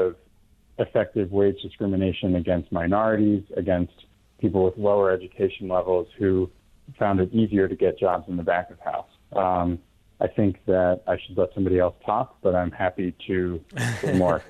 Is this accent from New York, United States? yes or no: yes; Rochester, New York, United States; also born or lived in San Francisco; I grew up in Rochester and moved out to San Francisco to learn to cook.